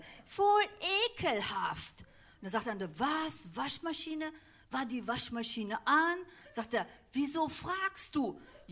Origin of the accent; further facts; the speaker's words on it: Germany; also born or lived in Turkey; Ich bin beides. Ich bin Türkin und Deutsche.